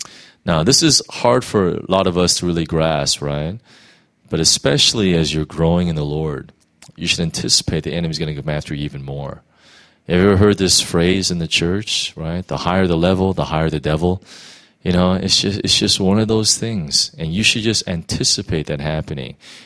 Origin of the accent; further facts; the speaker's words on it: United States; I'm not really into hockey all that much because I'm American.